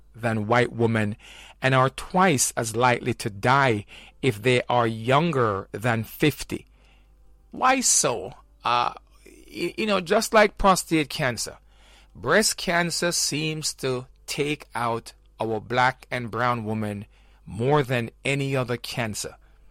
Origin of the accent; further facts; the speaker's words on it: Jamaica; when I was growing up in Jamaica, I would say that most of the foods that we ate was organic.